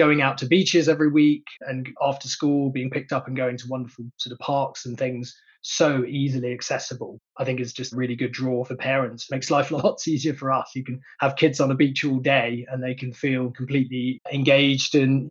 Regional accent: South West England, United Kingdom; I grew up in Cornwall, so I've always known that Cornwall was a lovely place to live and things. And after university, I traveled around. I lived abroad in the Middle East, in America for a little while. And then we spent about 5 or 6 years in London.

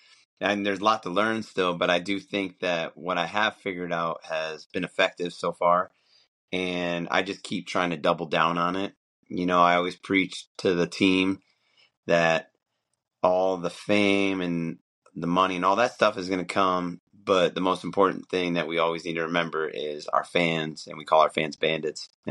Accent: Detroit, Michigan, United States; growing up in Metro Detroit, it's just not my sound, you know?

